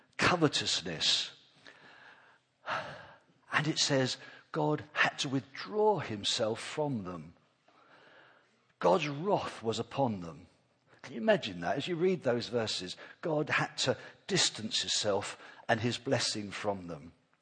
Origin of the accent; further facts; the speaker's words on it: Bognor Regis, South East England, United Kingdom; I'm from Bognor. We live in Bognor. We've been there 4 years.